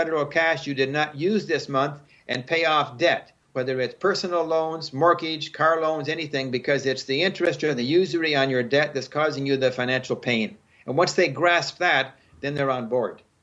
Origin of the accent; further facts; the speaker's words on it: Tamworth, Ontario, Canada; I moved back to my hometown in rural eastern Ontario called Tamworth, Ontario.